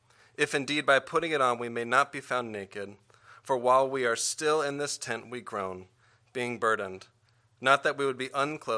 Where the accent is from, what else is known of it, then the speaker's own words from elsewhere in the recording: San Diego, California, United States; Born and raised in San Diego.